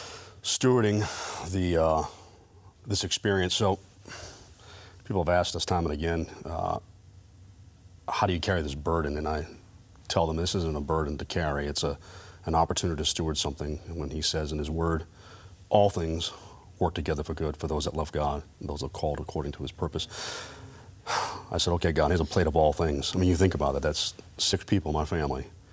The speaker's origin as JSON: {"language": "English", "town": "Narragansett", "region": "Rhode Island", "country": "United States", "said": "I'm from Narragansett, Rhode Island."}